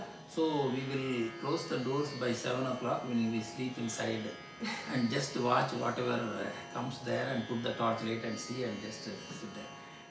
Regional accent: Nigle, Karnataka, India; I am from Karnataka, a village called Nigle. It is in South Kendra district. And of course, our village is a very, very, very remote village. There is no roads connecting to that village, and both sides we had two rivers.

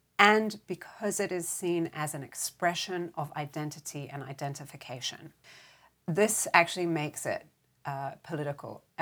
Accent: New Zealand; also born or lived in United Kingdom / United States / France / Netherlands; I am originally from New Zealand, but I've lived in New Zealand, in the UK, in America, and in France, as well as the Netherlands.

